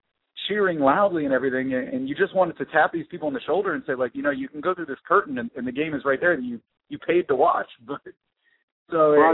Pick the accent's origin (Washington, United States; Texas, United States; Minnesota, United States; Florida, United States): Florida, United States; I grew up in South Florida, but my family's from Pittsburgh, so I was rooting for the Pittsburgh teams.